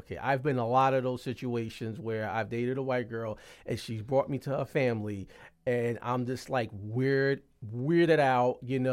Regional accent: New Jersey, United States; I'm from Jersey.

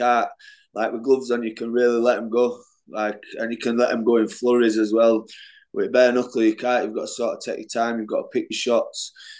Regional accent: Knottingley, Yorkshire and the Humber, United Kingdom; No, they always pronounce from Leeds, but I'm from Nottingley. Yeah, it's just a little town. So Mark Tiffin's from Nottingley. So we both live in Nottingley.

